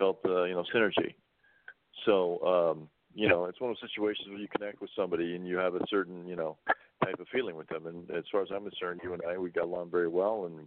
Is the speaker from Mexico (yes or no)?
no; Toronto, Ontario, Canada; And, I'm Canadian and I came from Toronto